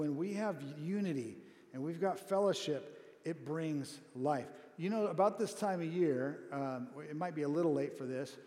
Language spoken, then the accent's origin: English; Corona, California, United States; I'll go run in the hills above my hometown in Corona, California, and there's this sage smell.